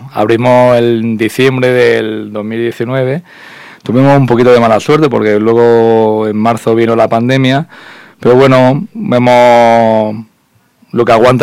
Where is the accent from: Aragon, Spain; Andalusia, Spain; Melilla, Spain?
Andalusia, Spain; Granada; como granadino 100%, que me corre por las venas, es algo cultural y algo que llevamos en el ADN, yo por lo menos en mi familia.